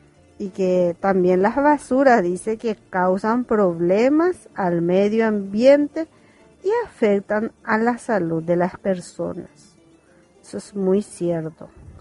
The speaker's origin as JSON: {"language": "Spanish", "country": "Paraguay", "said": "Vamos a ser realistas como paraguayos. Que siempre cargamos todo en una bolsa."}